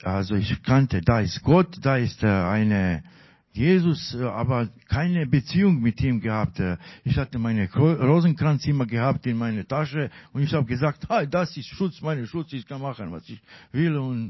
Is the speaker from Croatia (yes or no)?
yes; Croatia; German is a second language; now in Germany; In meine Heimatstadt ist Kroatien, damals war Krieg.